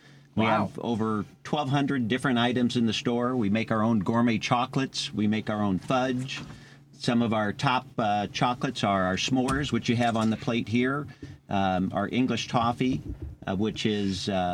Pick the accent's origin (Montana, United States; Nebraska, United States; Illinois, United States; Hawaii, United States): Nebraska, United States; Omaha; born there; I was born in Omaha, Nebraska.